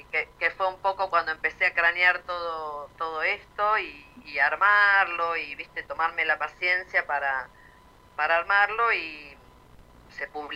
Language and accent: Spanish; Banfield, Buenos Aires Province, Argentina; yo soy originalmente de Banfield. Ajá. Y mi universidad la hice en Lomas de Zamora